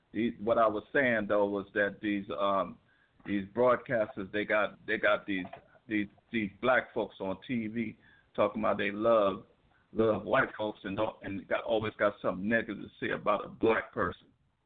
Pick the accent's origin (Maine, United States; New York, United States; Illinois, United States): New York, United States; Brooklyn; I'm from Brooklyn. I know how hip-hop started, and Queens wasn't no fucking way around when hip-hop started.